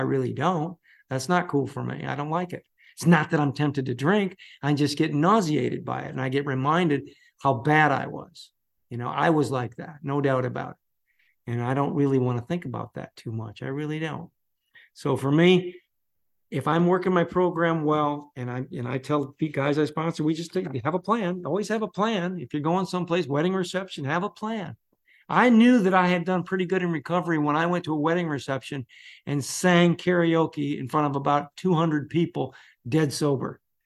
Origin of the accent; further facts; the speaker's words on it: Michigan, United States; back in Michigan in my hometown with my father's old friends who were all alcoholics.